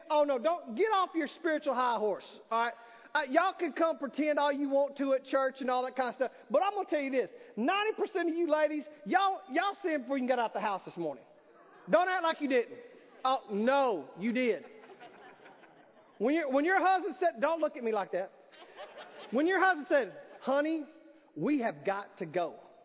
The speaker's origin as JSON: {"language": "English", "region": "Texas", "country": "United States", "said": "and we're from Texas, so we say it like this"}